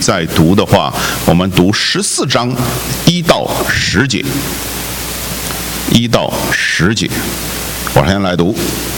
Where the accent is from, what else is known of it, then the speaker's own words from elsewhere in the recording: China; 这个我们中国人有一句俗语叫做信不信由得你